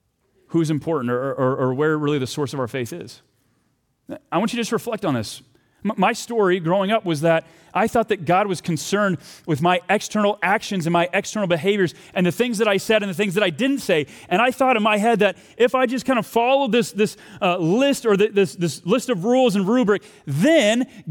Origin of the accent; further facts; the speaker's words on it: the South, United States; Okay, I'm from the South.